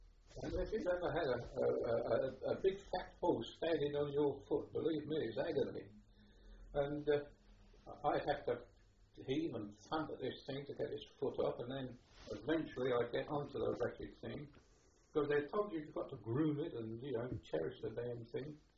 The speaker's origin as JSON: {"language": "English", "region": "London", "country": "United Kingdom", "tie": "born there", "said": "I was born in London."}